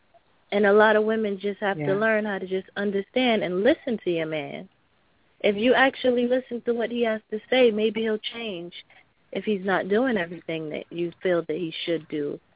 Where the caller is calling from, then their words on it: Brooklyn, New York, United States; I'm calling from Flatbush, Brooklyn.